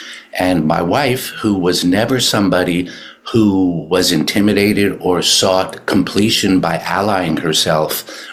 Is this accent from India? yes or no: no; Manhattan, New York, United States; I grew up here in Manhattan on the Upper East Side.